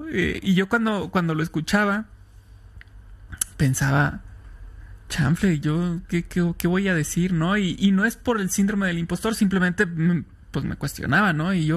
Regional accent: Irapuato, Guanajuato, Mexico; ¿De dónde soy? Soy de Irapuato, Guanajuato, en el centro de México. Ese es de dónde soy.

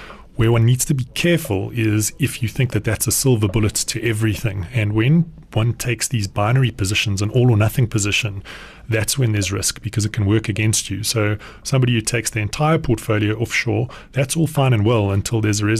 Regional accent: South Africa; because as a South African, it's understandable.

